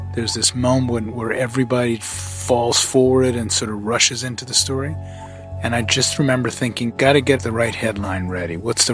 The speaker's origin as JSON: {"language": "English", "town": "New Orleans", "region": "Louisiana", "country": "United States", "tie": "born or raised there", "said": "I grew up in the American South, in a very Catholic city, New Orleans."}